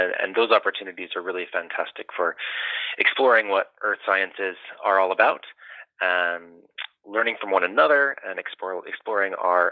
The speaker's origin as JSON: {"language": "English", "region": "Alaska", "country": "United States", "tie": "born or raised there", "said": "I grew up in Alaska and had the opportunity to study glaciers in person as a high school student."}